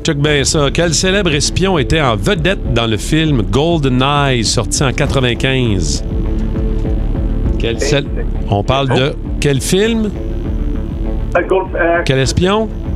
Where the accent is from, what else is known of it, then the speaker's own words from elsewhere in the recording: Saguenay, Quebec, Canada; du Saguenay, mais j'ai habité 16 ans, là. Oui, j'ai un petit côté Canada.